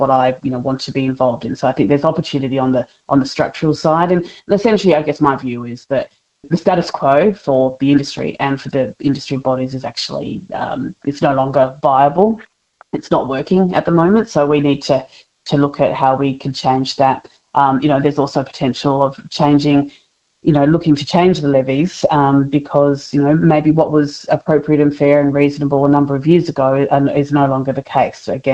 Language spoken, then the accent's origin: English; Renmark, South Australia, Australia; me growing up in Renmark and what that's brought to me for this role.